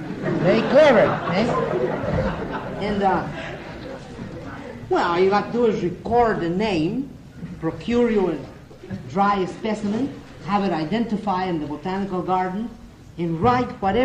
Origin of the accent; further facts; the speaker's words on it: Mexico; although I come from Latin America, you know, I look like a Mexican to them. I'm a Mexican.